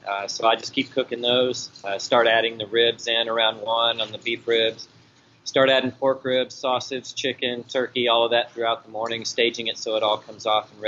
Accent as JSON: {"language": "English", "town": "Odessa", "region": "Texas", "country": "United States", "tie": "born or raised there", "lives_now": "Austin, United States", "said": "I grew up in Odessa, in West Texas. And a group of us, we graduated high school in '87. A group of us all came to Austin, just getting out of Odessa."}